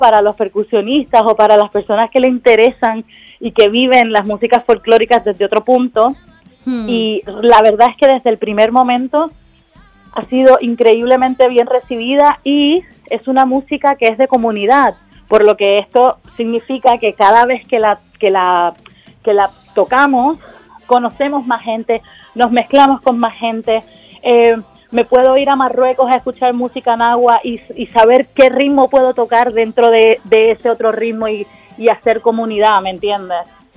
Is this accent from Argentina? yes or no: no; Puerto Rico; also born or lived in Colombia; Yo nací en Puerto Rico, madre y padre colombianos, o sea que yo en algún momento de mi crecimiento así vital viví en Colombia.